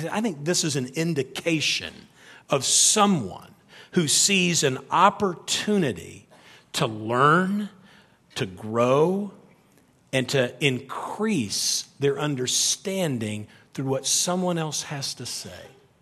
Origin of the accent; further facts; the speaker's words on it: the South, United States; I was raised in the South, and my mom and my sisters speak so slowly.